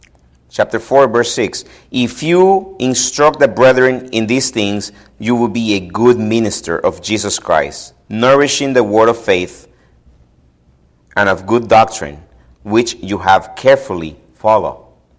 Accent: El Salvador; Then I rephrase to myself, being from El Salvador, when does a Salvadorian start being Salvadorian?

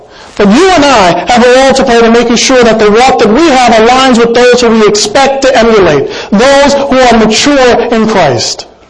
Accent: South India, India; I'm South Indian, and I come from a culture where they spend a lot of time in the churches to teach the Word of God

